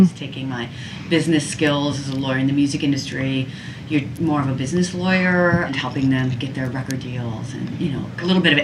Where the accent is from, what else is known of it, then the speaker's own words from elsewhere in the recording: Washington, United States; I'm actually from Washington State. I got over to New York when I went to law school at Cornell. I had gone to undergrad at University of Washington.